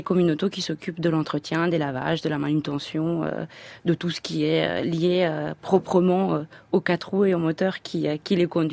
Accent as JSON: {"language": "French", "town": "Turin", "region": "Piedmont", "country": "Italy", "second_language": "French", "lives_now": "Paris, France", "said": "je suis une urbaine, je viens d'Italie, je suis née à Turin, en plein centre, j'ai vu Paris plein centre"}